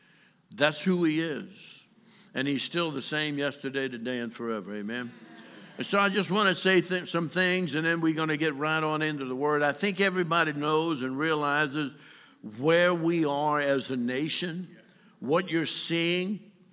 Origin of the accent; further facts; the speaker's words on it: New Orleans, Louisiana, United States; I'm originally from New Orleans. And so we have a lot of different words there, but praise God. I was New Orleans born and bred, and then I got to Texas as quick as I could.